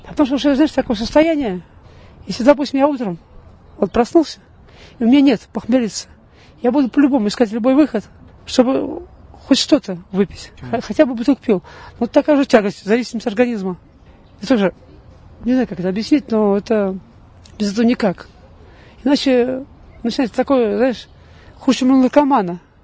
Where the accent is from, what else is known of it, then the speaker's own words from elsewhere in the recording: Volga region, Russia; moved away as an adult; now in Moscow, Russia; вот сам я родом с Поволжья, не важно с какого города, но с Поволжья. Вот, в Москве с 99-го года. В 99-го года приехал сюда.